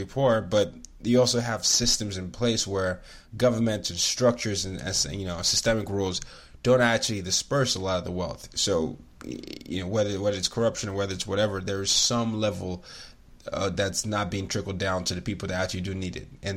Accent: Nigeria; I come from Nigeria

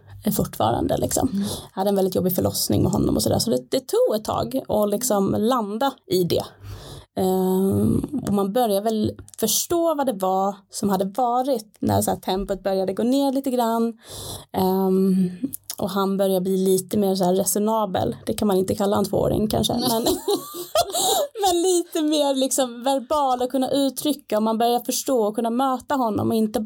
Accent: Skåne, Sweden; moved away as an adult; also born or lived in Norrtälje / Uppsala; Jag kommer från Skåne. Mm. Jag är född och uppväxt där. Jag bott där tills jag var 18, ja, precis efter studenten. Sen flyttade jag till Norrtälje en liten period och träffade min sambo. Sen flyttade vi till Uppsala och så bodde vi där i jättemånga år

